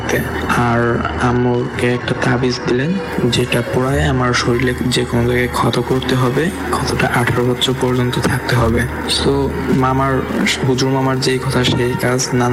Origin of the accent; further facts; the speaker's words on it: Faridpur, Dhaka Division, Bangladesh; born there; আমার জন্ম হয় ফরিদপুরে কোন এক গ্রামে, আমার নানুবাড়িতে।